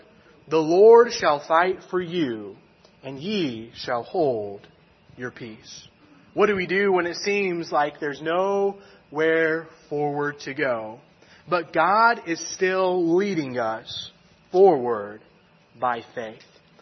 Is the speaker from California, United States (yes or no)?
yes; Fresno, California, United States; growing up in Fresno, California, we never once had a snow day. There was never a day in my life in California where it snowed where I lived.